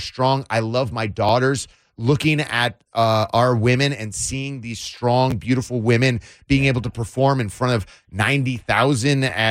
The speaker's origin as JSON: {"language": "English", "town": "Parma", "region": "Ohio", "country": "United States", "said": "I'm from Parma, Ohio, right? Like, my trajectory was you go to college, after college you go back to Parma, Ohio, you get a family, you get a job"}